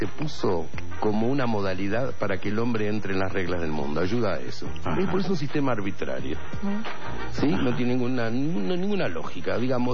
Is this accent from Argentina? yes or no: yes; Chaco, Argentina; accent: Chaco; cuando me preguntan, yo que soy chaqueño, si tenemos algo, no, lo único que tenemos los chaqueños a veces es que aspirábamos la H.